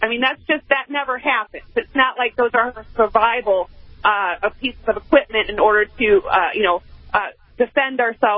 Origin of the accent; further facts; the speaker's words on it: Elgin, Illinois, United States; Yeah, I'm born and raised in Elgin, Illinois. I used to work in Aurora. grew up around the Northwest Chicagoland area.